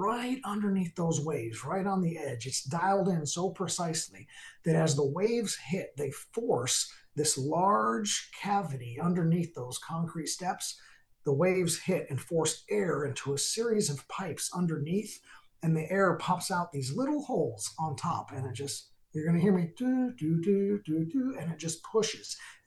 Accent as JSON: {"language": "English", "region": "England", "country": "United Kingdom", "said": "So they know I'm English."}